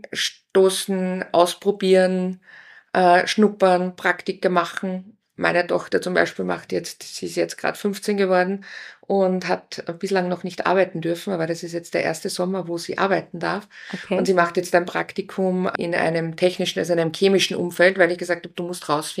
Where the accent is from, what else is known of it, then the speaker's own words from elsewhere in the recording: Upper Austria, Austria; born there; ich komme ja vom Land. Ich bin ja in Oberösterreich geboren und sage immer, dass ich mich so schön langsam vorgekämpft habe in die Zivilisation. Also ich habe dann in Welsch die Handelsakademie besucht und bin dann zum Studieren nach Linz gekommen.